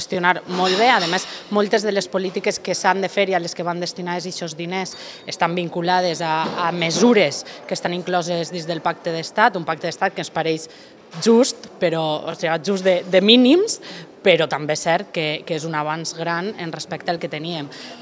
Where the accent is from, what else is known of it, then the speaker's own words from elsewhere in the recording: Valencian Community, Spain; allí ens tenen que reconèixer els nostres drets com a valencians i valencianes